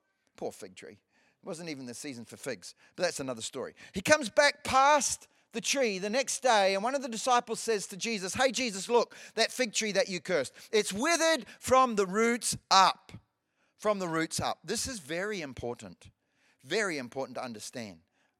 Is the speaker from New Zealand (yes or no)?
yes; New Zealand; I went back to my hometown in New Zealand.